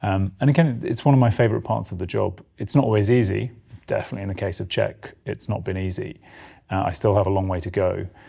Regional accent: United Kingdom; as a Brit

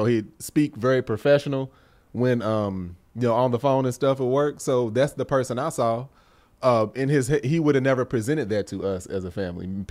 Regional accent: the South, United States; We come from the South where you heard Goose's accent. Mine's like, yeah, y'all, you know what I mean?

